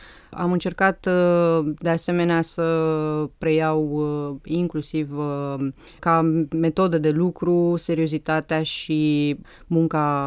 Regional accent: Sibiu, Sibiu County, Romania; born there; M-am născut în Sibiu, un oraș pe vremea aceea multietnic și multicultural.

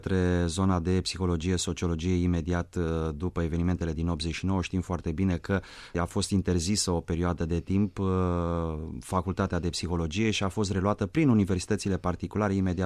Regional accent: Bucharest, Romania; born there; m-am născut în București.

